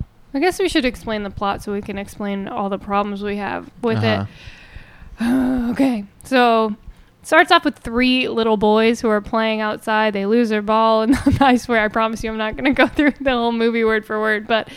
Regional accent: Philadelphia, Pennsylvania, United States; I'm from Philly, so I can't really speak to the Boston.

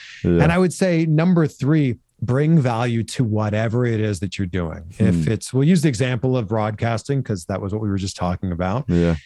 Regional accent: Ontario, Canada; Peterborough, Ontario, which was 100 kilometers, if we're talking in Canadian terms, 60 miles away from my hometown.

